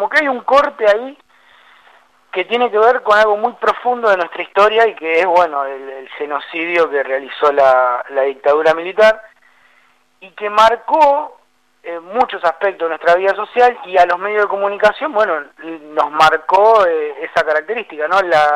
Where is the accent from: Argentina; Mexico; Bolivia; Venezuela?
Argentina; Nosotros como sociedad argentina experimentamos desde el regreso de la democracia en el 83